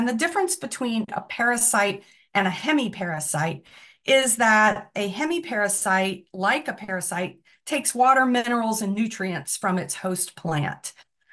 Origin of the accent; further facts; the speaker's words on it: South Carolina, United States; When I was a kid growing up in South Carolina, because I love to climb trees all the time